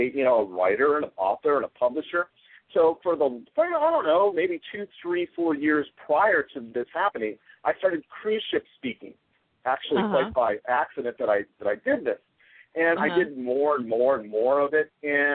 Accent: Chicago, Illinois, United States; I'm basically a kid from the south side of Chicago. I was born in Roseland Community Hospital. On the south side of Chicago, I grew up mostly around the Chicago area and then essentially moved on with my life.

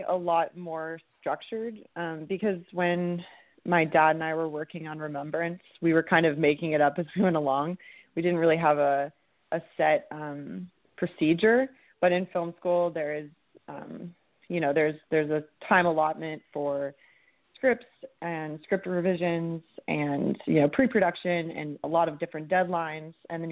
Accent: San Jose, California, United States; So I'm from San Jose, California, and yeah, so the Bay Area.

